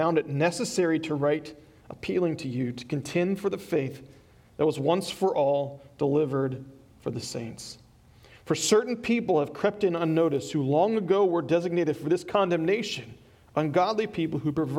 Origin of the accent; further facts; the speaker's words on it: Newark, Delaware, United States; oh, well, I'm from a little place, Newark, Delaware. Not Newark, Jersey, Newark, Delaware.